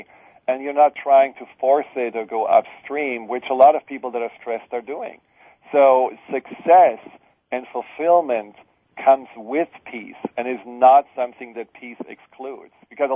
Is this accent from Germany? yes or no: yes; Germany; now in United States; you know, I'm from Germany, and, I mean, it's there as well present, but I think here in the U.S. it's even more present